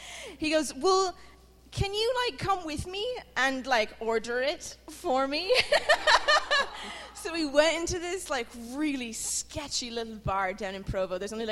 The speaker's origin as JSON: {"language": "English", "country": "Ireland", "said": "Somehow, being Irish, I attract ex-Mormons because they all want me to teach them how to drink."}